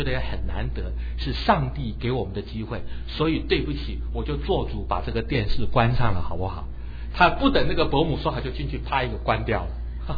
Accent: Taiwan; 我在小的时候在台湾

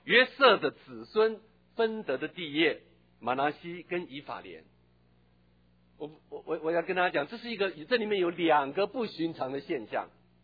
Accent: China; 我们中国人有一句话说，瞎猫抓到一条死老鼠

